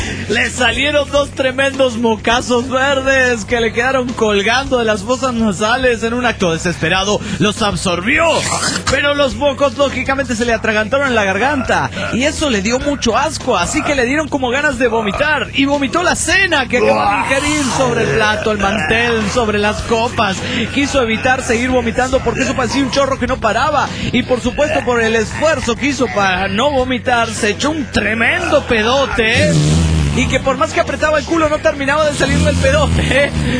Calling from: State of Mexico, Mexico; desde el Estado de México, México.

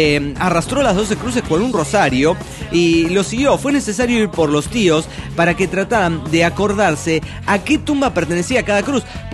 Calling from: Santa Fe, Argentina; de Santa Fe, de Argentina.

